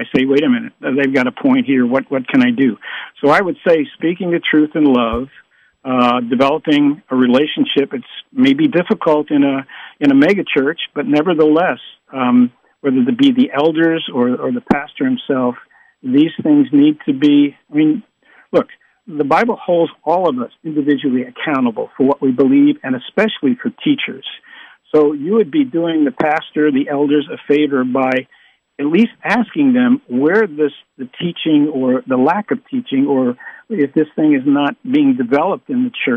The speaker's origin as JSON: {"language": "English", "town": "Brooklyn", "region": "New York", "country": "United States", "tie": "born there", "said": "You know, I was born in Brooklyn, New York."}